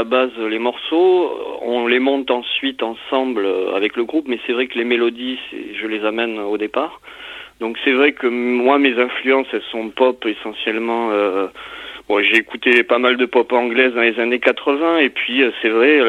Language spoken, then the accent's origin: French; Montpellier, Occitanie, France; on est originaire de Montpellier, la région de Palavas, on connaît